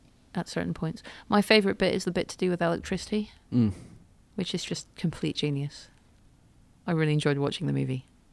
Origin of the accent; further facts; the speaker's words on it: United Kingdom; Perhaps less so with my own. I am British.